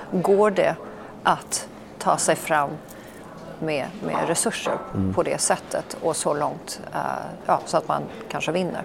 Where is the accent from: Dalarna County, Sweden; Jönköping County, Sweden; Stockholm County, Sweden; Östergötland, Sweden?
Stockholm County, Sweden; Stockholm; also born or lived in Norway / Copenhagen; Och så flyttade till Stockholm när jag var liten och det var härligt.